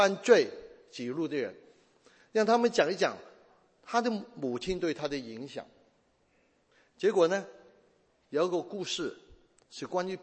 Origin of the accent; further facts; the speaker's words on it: Chaozhou, Guangdong, China; 我就有，我是潮州人，他们最脏的话是潮州用潮州话讲出来的